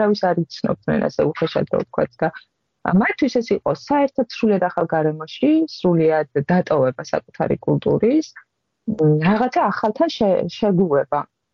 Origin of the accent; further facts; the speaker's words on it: Mtskheta-Mtianeti, Georgia; ბუნებრივი ხევსური ვარ და ვიცოდი, რომ ჟანზე ანდრეზები არსებობდა